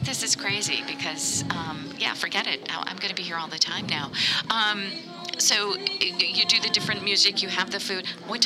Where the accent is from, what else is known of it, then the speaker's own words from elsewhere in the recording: São Paulo, Brazil; Oh, so I grew up in Brazil.